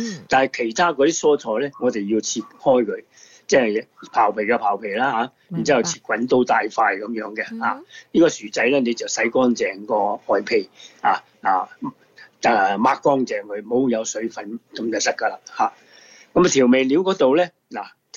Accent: Guangdong, China; 咁国语佢哋有时叫嗰啲名称咧，就系同我哋广东人叫嘅名称唔同噶吓。

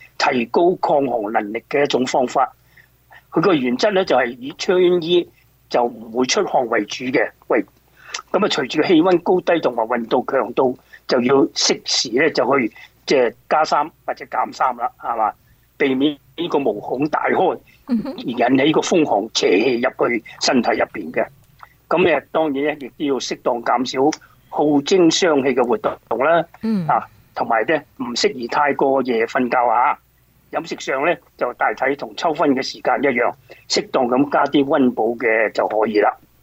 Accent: China; 咁我哋中国人咧，通常多数都系煲啲汤水去清润下啦

